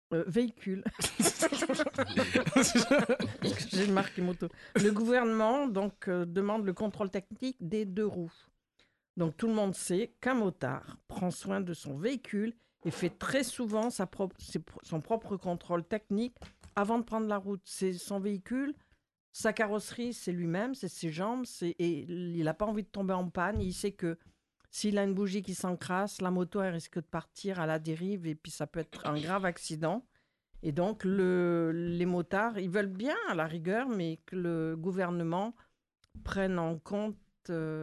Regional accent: Nouvelle-Aquitaine, France; il y avait des jeunes Parisiens qui descendaient chez moi en Corrèze

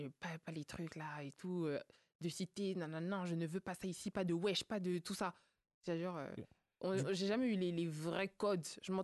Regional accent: Cameroon; J'ai déjà l'objectif de viser l'excellence parce que je suis camerounaise.

